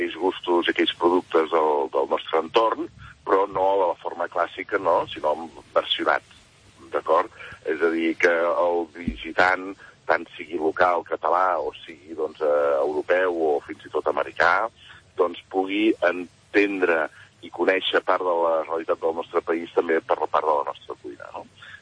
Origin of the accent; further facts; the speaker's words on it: Figueres, Catalonia, Spain; Nosaltres, com que som empordanesos i som originaris de Figueres